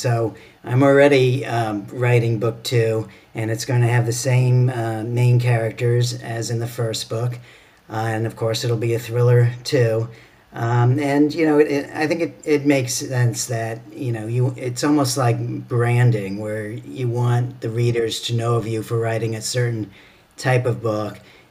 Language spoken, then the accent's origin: English; New York, United States; also born or lived in Connecticut; now in Sarasota, United States; I'm originally from New York and then many years in Connecticut. And then about 9 years ago, we moved down to Florida